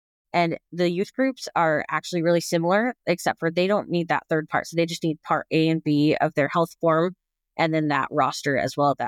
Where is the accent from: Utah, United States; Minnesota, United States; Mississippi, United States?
Utah, United States; So, like I said, I grew up here in Utah